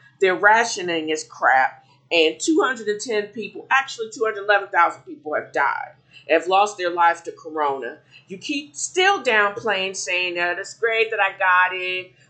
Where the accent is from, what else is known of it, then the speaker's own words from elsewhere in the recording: Tennessee, United States; my awareness and my concern about the rising numbers now in my home state of Tennessee